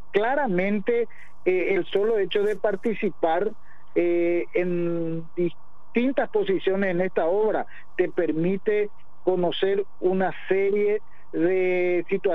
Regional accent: Paraguay; Desde ese punto de vista, sí, claro que lo ganamos como paraguayos.

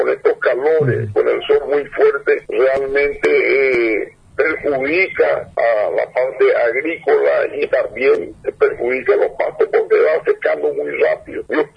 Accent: San Pedro, Paraguay; yo también soy santedrano … … son de la zona de San Pedro y es prácticamente mi pueblo, de mi abuelo, de mi madre.

